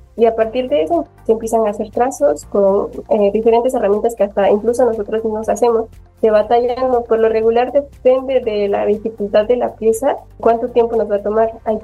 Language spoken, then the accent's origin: Spanish; Cotlán, Oaxaca, Mexico; Yo soy de Cotlán, es una comunidad que está muy cerca de San Martín, como unos 15 minutos.